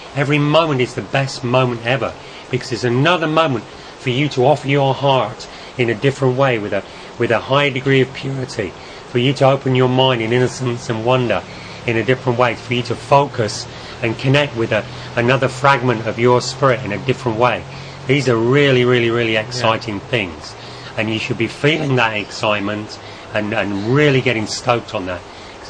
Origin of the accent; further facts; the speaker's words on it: England, United Kingdom; Now, Brother Michael and I grew up in England